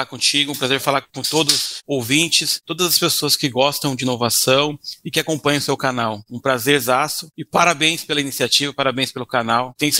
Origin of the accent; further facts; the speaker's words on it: São Paulo, Brazil; Eu venho do interior de São Paulo, cheguei aqui em São Paulo com 18 anos.